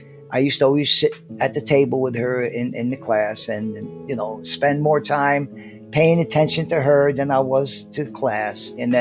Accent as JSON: {"language": "English", "town": "Nyack", "region": "New York", "country": "United States", "tie": "born there", "said": "I'm an Arab American. I was born in Nyack Hospital in Rockland County, New York."}